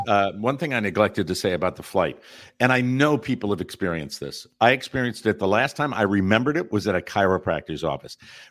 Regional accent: Florida, United States; And I come from Florida, where everything's 10 years behind.

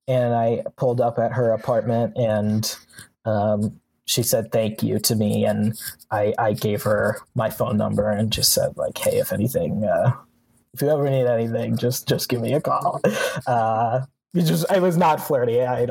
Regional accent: Washington, United States; yeah, I'm from Washington. I moved out here to get famous.

